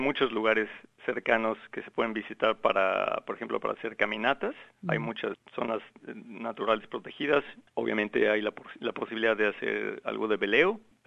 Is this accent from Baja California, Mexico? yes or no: no; Mexico City, Mexico; now in Townsville, Australia; Eso de la Ciudad de México.